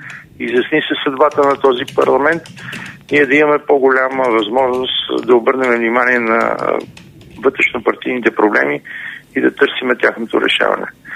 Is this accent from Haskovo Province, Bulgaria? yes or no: yes; Haskovo, Haskovo Province, Bulgaria; аз съм родом от Хасково. Да. И от там приятели, роднини.